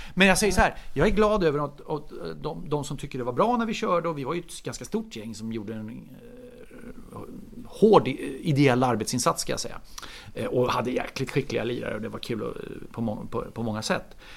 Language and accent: Swedish; Solna, Stockholm County, Sweden; now in Gustavsberg, Sweden; Men jag är ju född och uppvuxen i Solna, bodde mina 45 första levnadsår i Solna. Nu mer bor jag i Gustavsberg.